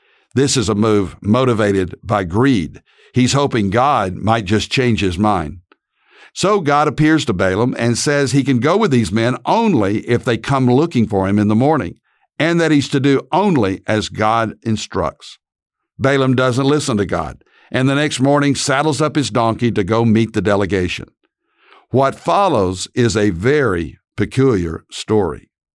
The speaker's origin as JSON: {"language": "English", "town": "Dallas", "region": "Texas", "country": "United States", "said": "from Dallas, Texas."}